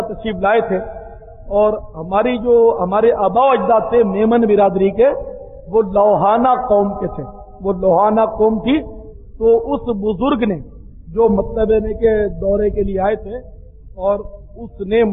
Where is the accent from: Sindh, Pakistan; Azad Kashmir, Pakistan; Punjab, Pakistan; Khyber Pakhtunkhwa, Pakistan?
Sindh, Pakistan; Karachi; born there; میں بہرحال کتیانے میں پیدا نہیں ہوا، کراچی میں پیدا ہوا ہوں تو کتیانہ کبھی دیکھا بھی نہیں. بہرحال ہمارے ماں باپ جو تھے وہ کتیانے کے تھے، چھوٹا سا گاؤں تھا بغیر اسٹیشن کا، دیہات کا.